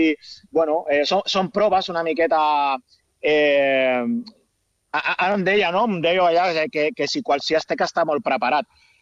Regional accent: Santa Susanna, Catalonia, Spain; Això és el que fem aquí a Santa Susana, al meu poble, al meu estimat poble

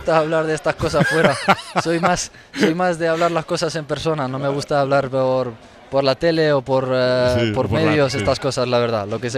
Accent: Morocco; Marruecos, en mi país siempre.

